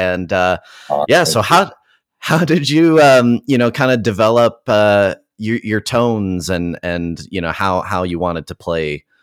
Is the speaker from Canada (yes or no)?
yes; Calgary, Alberta, Canada; when they played here in my hometown of Calgary